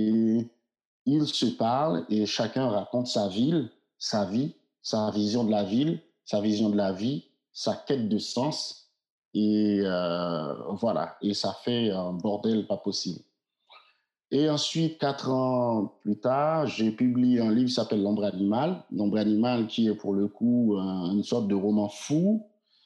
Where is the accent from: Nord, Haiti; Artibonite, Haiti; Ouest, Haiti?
Ouest, Haiti; Port-au-Prince; j'ai grandi à Port-au-Prince, j'avais l'impression de connaître tous les bruits de cette ville